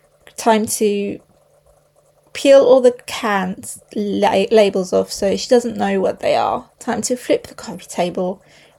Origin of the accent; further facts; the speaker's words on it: South Africa; I am South African, so this time of year I should be laid on a beach.